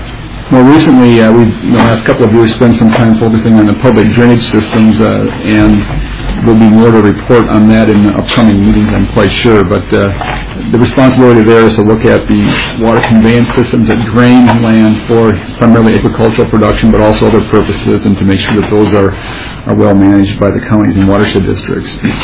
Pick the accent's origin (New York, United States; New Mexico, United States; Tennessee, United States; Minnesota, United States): Minnesota, United States; So I can note for the record that I was raised in the Doty district up in central Minnesota, and my family farm is still in that area.